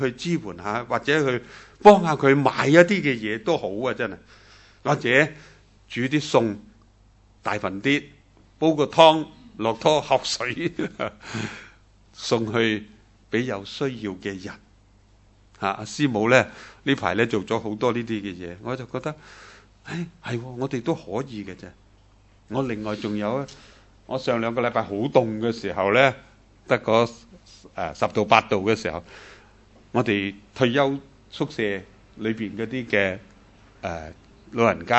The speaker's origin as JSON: {"language": "Cantonese", "country": "Hong Kong", "said": "我哋香港人喺嗰度已经隔离咗十几日"}